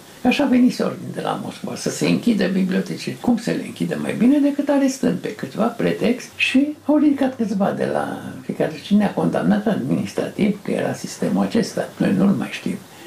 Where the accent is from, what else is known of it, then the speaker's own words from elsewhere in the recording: Romania; born there; M-am născut în România Mare în 1928